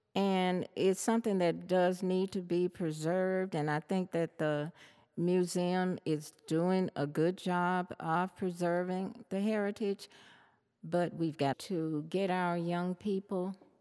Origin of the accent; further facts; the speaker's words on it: Clarksdale, Mississippi, United States; I said, I'm from Mississippi. He said, well, what part? I said, I'm from Clarksdale.